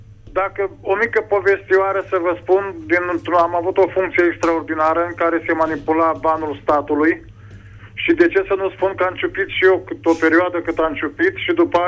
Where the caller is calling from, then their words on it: Bârlad, Vaslui County, Romania; sunt din Burlad și am 70 de ani.